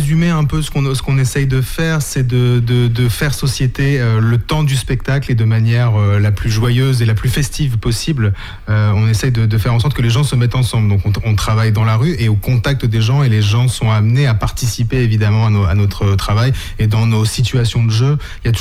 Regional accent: Limoges, Nouvelle-Aquitaine, France; Eh bien, moi je viens de Limoges.

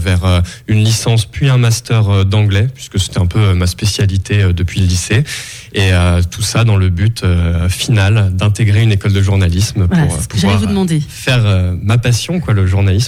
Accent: Grand Est, France; je viens de Lorraine, voilà, originaire d'un petit village au sud de Nancy, à la frontière avec les Vosges. Et du coup, j'ai fait toutes mes études là-bas avant de faire un an à Paris, puis ensuite arriver ici en Vendée.

